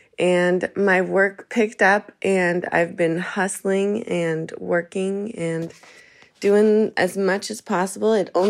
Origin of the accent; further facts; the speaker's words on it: United States; now in Heidelberg, Germany; I'm American, but I'm based in Heidelberg, Germany.